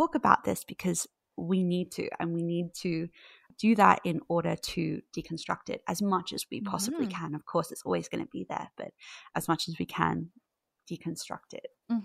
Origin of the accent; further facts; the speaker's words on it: Australia; I'm from Australia.